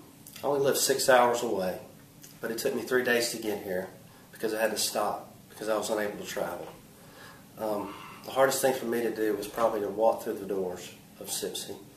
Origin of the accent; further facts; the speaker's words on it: Huntsville, Alabama, United States; and I'm from Huntsville, Alabama.